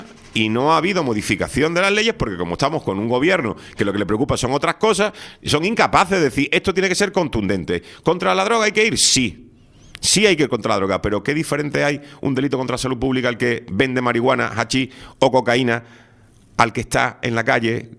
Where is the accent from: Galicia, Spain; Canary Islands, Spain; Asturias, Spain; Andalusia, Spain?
Canary Islands, Spain; La Orotava; Yo no quiero ser una mosca cojonera y ser una persona incómoda para nadie en mi pueblo.